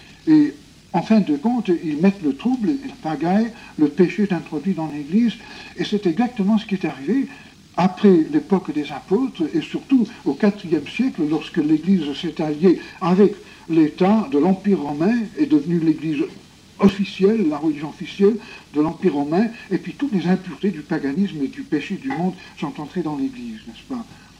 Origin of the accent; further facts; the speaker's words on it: Spain; D'ailleurs, quand j'étais jeune en Espagne, la Bible était un livre interdit.